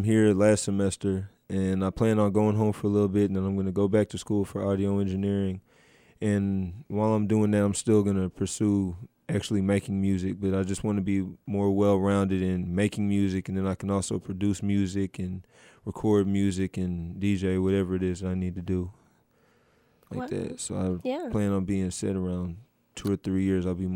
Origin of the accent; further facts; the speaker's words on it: Houston, Texas, United States; I'm from Houston, Texas, from the southwest part, we call it the SWAT. I went to Elsick High School. I grew up there, left there, graduated in 05, now I'm here.